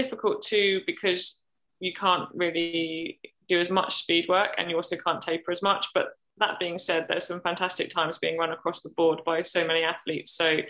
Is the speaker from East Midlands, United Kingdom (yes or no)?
no; Reading, South East England, United Kingdom; and obviously I'm from Reading.